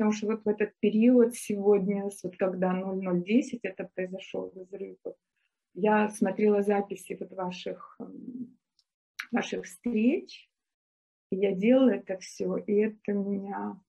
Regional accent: Moscow Oblast, Russia; born there; мы русские, я родилась там в Подмосковье, папа, я сказала, сибиряк.

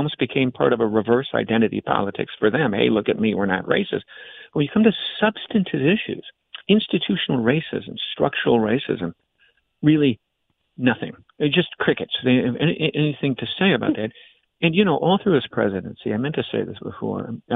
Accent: Chicago, Illinois, United States; that's because I was from Chicago.

